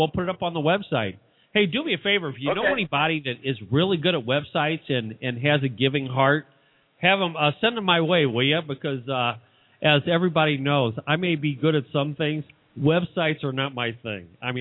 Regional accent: St. Louis, Missouri, United States; I came from St. Louis and farmland you have to drive a long ways to get to.

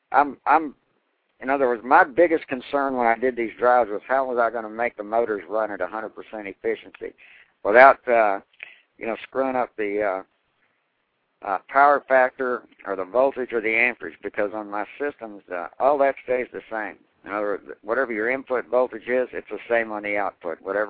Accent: Waco, Texas, United States; And so I came back to Waco, Texas to build the first one because I wanted to build it in my hometown.

